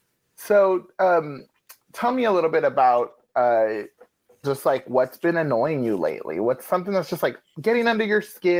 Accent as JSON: {"language": "English", "region": "California", "country": "United States", "tie": "born or raised there", "said": "Like, I grew up in the Bay, and so, you know, I grew up with, like, the 49ers."}